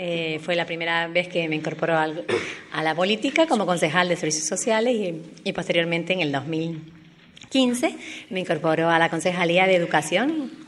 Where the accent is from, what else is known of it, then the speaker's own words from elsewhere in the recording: Arrecife, Canary Islands, Spain; Ya tenemos un resumen de mi vida, ¿no? Soy de Arrecife